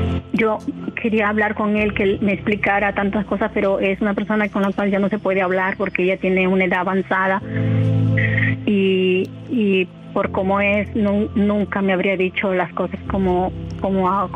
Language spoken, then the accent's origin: Spanish; Huacho, Lima, Peru; born there; Yo en Huacho, provincia de Lima, se llama la capital de Perú.